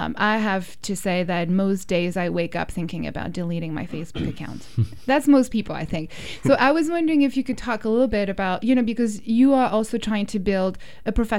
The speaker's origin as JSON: {"language": "English", "country": "France", "said": "I'm originally from France and we don't have something similar."}